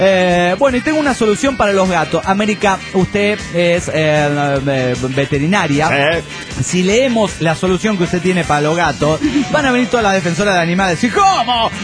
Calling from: Zapopan, Jalisco, Mexico; de Zapopan, México.

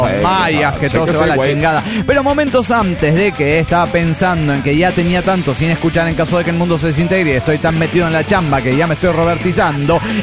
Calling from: La Yesca, Jalisco, Mexico; Hola, soy el hit de la Yesca, Jalisco, México.

